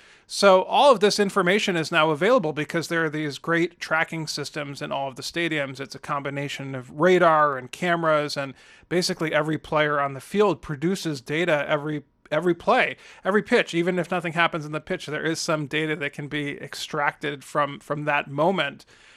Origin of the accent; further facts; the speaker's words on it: Cleveland, Ohio, United States; My hometown Cleveland Indians, who so disappointingly lost in the World Series last year, managed to have a comeback win against the Texas Rangers.